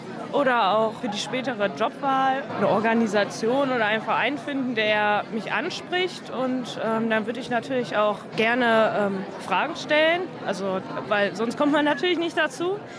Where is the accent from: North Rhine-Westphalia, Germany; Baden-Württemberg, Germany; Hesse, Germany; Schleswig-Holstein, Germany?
North Rhine-Westphalia, Germany; Xanten; ich bin 21 Jahre alt, ich komme auch hier aus der Nähe, aus Zanten